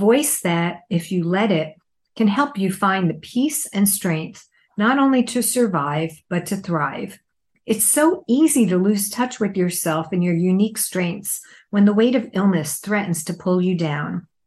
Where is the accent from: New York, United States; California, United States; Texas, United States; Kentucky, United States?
New York, United States; I sat down beside him as he started to play … in honor of my hometown.